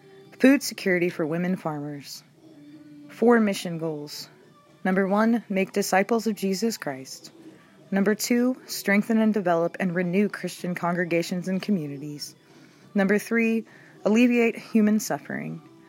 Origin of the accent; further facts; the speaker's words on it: Killeen, Texas, United States; born there; I was born in Killeen, where my father was a country doctor, Dr. Joe, and my mother, Thelma, was a teacher of science and math at Killeen High School.